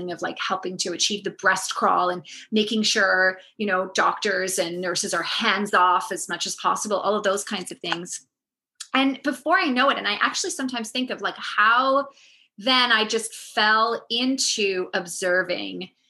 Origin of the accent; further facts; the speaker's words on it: South Africa; now in Hong Kong; And I grew up in South Africa